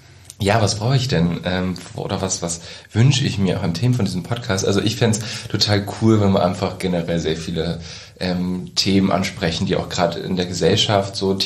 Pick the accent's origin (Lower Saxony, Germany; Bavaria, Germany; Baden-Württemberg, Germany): Lower Saxony, Germany; bin 21 Jahre alt, ich komme aus der Wesermarsch